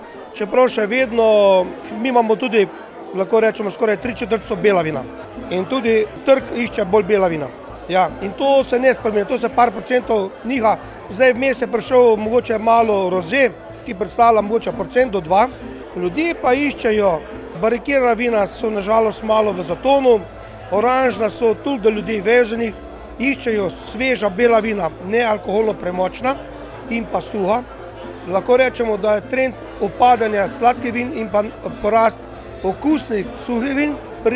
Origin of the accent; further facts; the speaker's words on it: Southeast Slovenia, Slovenia; Sigurno sem ponosen na to, da sem Belokranjec